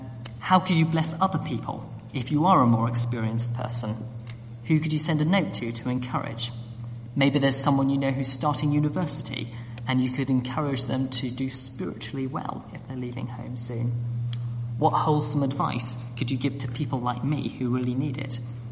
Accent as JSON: {"language": "English", "town": "Cambridge", "region": "East of England", "country": "United Kingdom", "said": "He found out that I was from Cambridge and noted how the university really stood out globally."}